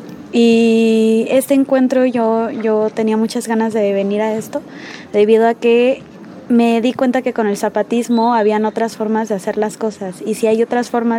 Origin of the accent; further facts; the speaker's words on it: Yucatán, Mexico; now in Mexico City, Mexico; soy de Yucatán y llevo 3 años estudiando en la Ciudad de México.